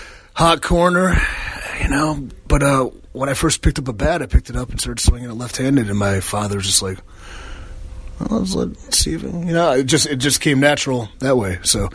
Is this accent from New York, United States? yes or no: no; Cleveland, Ohio, United States; born there; I was born in Cleveland.